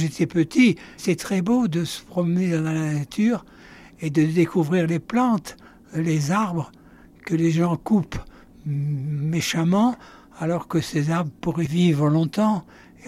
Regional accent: Beirut, Beirut Governorate, Lebanon; Au Liban, à Beyrouth, où je suis né, du reste. Je suis né à Beyrouth.

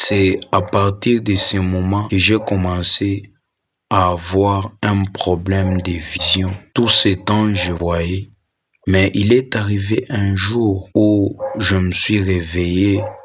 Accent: Likasi, Haut-Katanga, DR Congo; En effet, je suis né à Likasi et j'ai grandi à Likasi.

